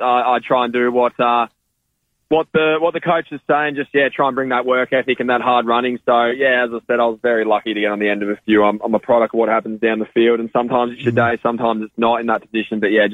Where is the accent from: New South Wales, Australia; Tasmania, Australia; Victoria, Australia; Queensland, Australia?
Queensland, Australia; Brisbane; growing up in Queensland and, in Brisbane where the AFL is not really strong